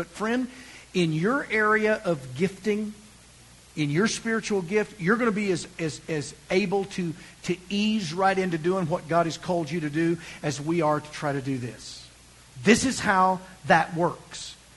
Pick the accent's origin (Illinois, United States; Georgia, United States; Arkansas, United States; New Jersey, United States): Arkansas, United States; Van Buren; growing up in Van Buren